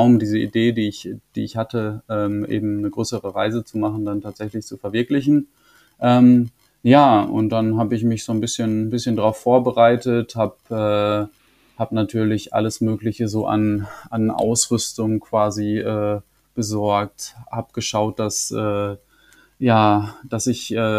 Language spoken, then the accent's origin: German; North Rhine-Westphalia, Germany; Also ich komme hier aus dem Münsterland, hier wird generell sehr, sehr viel Fahrrad gefahren.